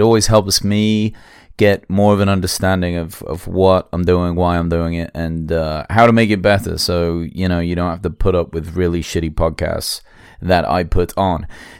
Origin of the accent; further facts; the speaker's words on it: England, United Kingdom; This guy is somebody that, growing up in England, you know, over the last, God, he must have been around for like maybe 20 years doing different things.